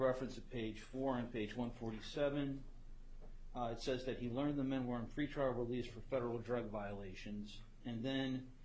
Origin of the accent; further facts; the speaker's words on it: Pittsburgh, Pennsylvania, United States; I'm an assistant U.S. attorney, and I'm from Pittsburgh.